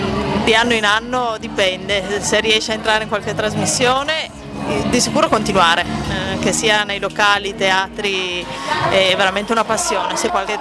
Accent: Turin, Piedmont, Italy; seguendo dei corsi a Torino, io sono di Torino

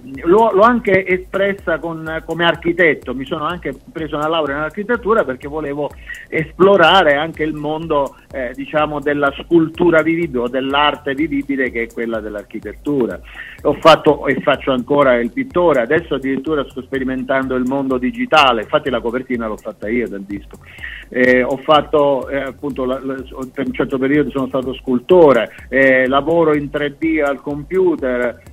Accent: Canicattini Bagni, Sicily, Italy; qui nel mio paesino, che è Canicattini Bagni, in provincia di Siracusa.

